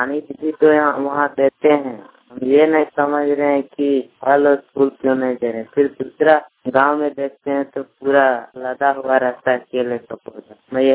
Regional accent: Irgua, India; हम इरगुआ का रहने वाले हैं।

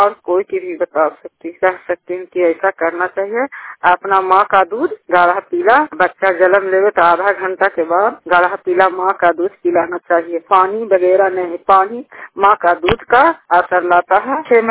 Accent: Hilsa, Bihar, India; छुटकी घोसी के रहने वाले हैं, थाना हिलसा जिला नालंदा की निवासी हूँ।

